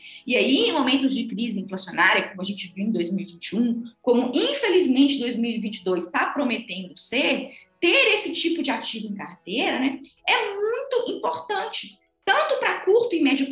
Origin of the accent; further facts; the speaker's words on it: Brazil; E quando a gente fala de inflação, Rodolfo, sendo brasileiro, a gente não pode, de forma alguma, descuidar disso, né?